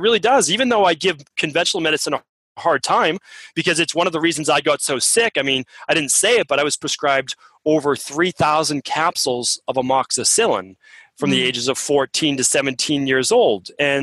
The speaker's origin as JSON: {"language": "English", "town": "Medford", "region": "Massachusetts", "country": "United States", "tie": "born or raised there", "said": "I grew up in Medford, Massachusetts."}